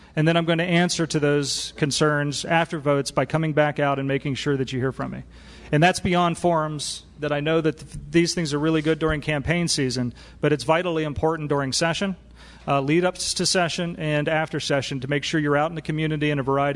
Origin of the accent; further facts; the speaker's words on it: West Virginia, United States; from West Virginia, this is something that I've been paying attention to with folks that still live in my home state who've been talking about it.